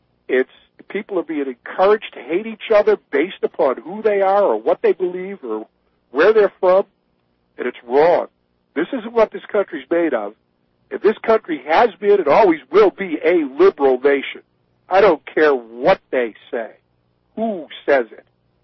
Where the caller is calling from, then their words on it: New Hampshire, United States; and I live in New Hampshire, by the way, I'm calling you from New Hampshire.